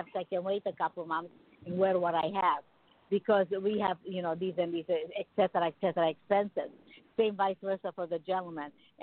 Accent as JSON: {"language": "English", "country": "Romania", "tie": "born or raised there", "second_language": "English", "lives_now": "United States", "said": "growing up in Romania, we didn't have abundance of everything, not as much as in the U.S."}